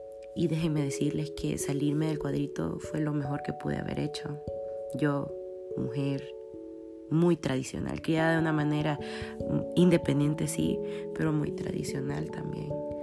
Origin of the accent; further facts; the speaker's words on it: El Salvador; lo que puedo hacer yo como siendo mujer en mi país